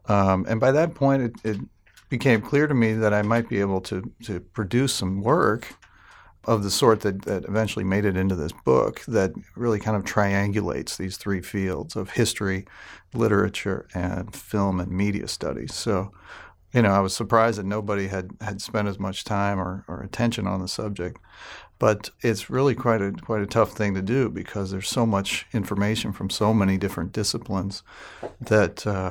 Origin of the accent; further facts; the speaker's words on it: St. Louis, Missouri, United States; I grew up in the St. Louis area, out in the country outside of St. Louis, Missouri, and really never considered myself to be a Southerner